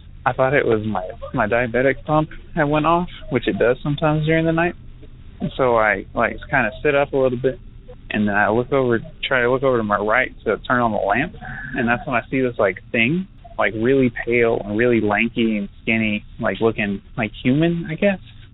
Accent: Canyon, Texas, United States; now in Lubbock, United States; I'm from Canyon, Texas, up in the Panhandle near Amarillo.

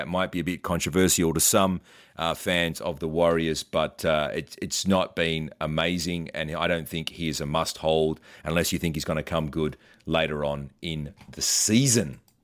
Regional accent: Australia; As an Aussie who loves a beer and loves a glass of Chardonnay or a bit of Cabernet Sauvignon

